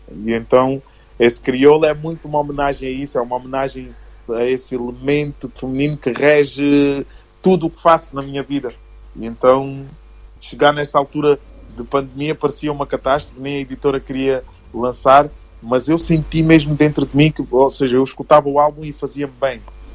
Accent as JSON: {"language": "Portuguese", "country": "Portugal", "said": "Eu próprio, como português também sou"}